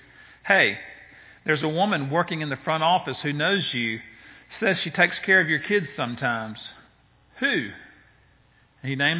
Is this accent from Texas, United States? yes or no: no; Moultrie, Georgia, United States; I think about that young man in my hometown this past week, 48 years old, with 5 children, took his life because he felt hopeless.